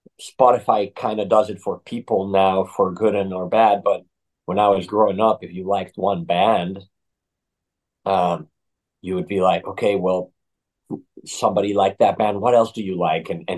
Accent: Mexico; And so all of that came to me growing up in Mexico.

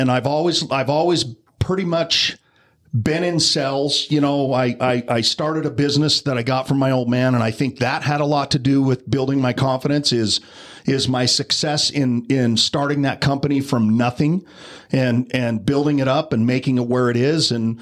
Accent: Malad, Idaho, United States; anybody that knows me knows that I grew up in Malad, Idaho, which is this tiny little cow town just across the border of Utah and Idaho.

